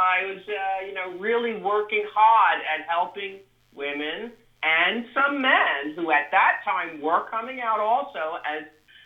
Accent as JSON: {"language": "English", "region": "New York", "country": "United States", "said": "Now, as a New Yorker, you know you get there"}